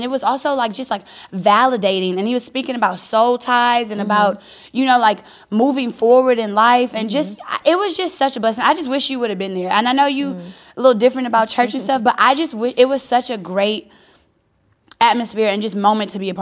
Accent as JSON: {"language": "English", "region": "the South", "country": "United States", "said": "I'm from the South. We have good home churches."}